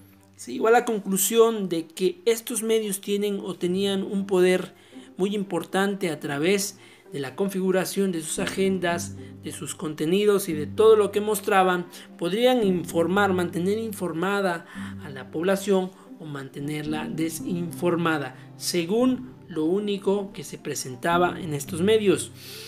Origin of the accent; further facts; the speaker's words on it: Oaxaca, Mexico; yo soy del estado de Oaxaca